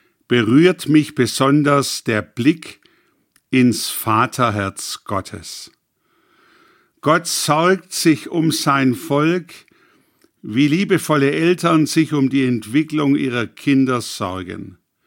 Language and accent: German; Reutlingen, Baden-Württemberg, Germany; Ich erinnere mich an eine bedeutende Persönlichkeit in meiner Heimatstadt Reutlingen